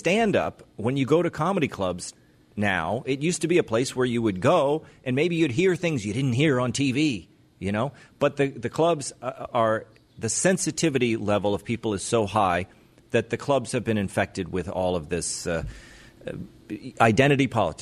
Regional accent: Riverdale, New York, United States; I did a show the other night in my hometown, up in Riverdale.

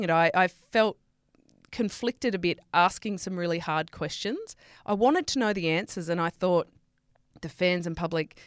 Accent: Australia; hey, I'm the Aussie here.

